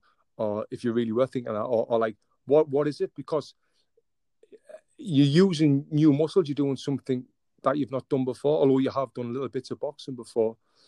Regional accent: England, United Kingdom; I'm actually from England.

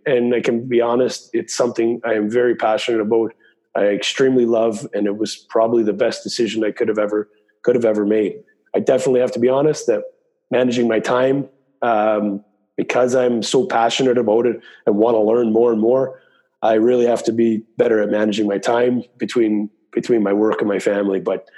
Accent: Glace Bay, Nova Scotia, Canada; now in Klagenfurt, Austria; Although Glace Bay is, and we are from Canada and we're proud to be from there, we've been here for 12 years now, and my kids are born here

